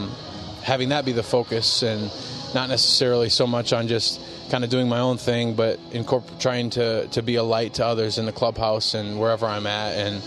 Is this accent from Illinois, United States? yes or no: no; River Falls, Wisconsin, United States; also born or lived in Minnesota; Yeah, so born and raised in River Falls, Wisconsin. Well, I guess I was born in Minnesota, raised in River Falls, Wisconsin.